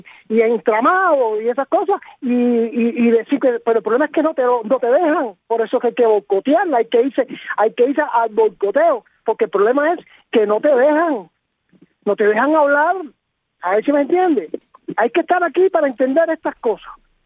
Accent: Cuba

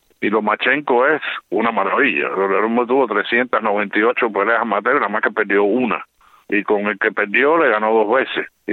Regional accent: Cuba; Y yo como cubano

